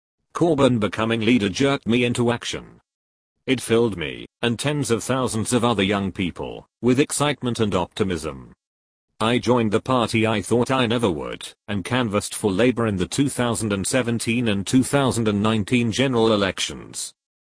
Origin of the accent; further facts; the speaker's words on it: Lewisham, London, United Kingdom; Growing up in Lewisham, South London, I watched good schools become academies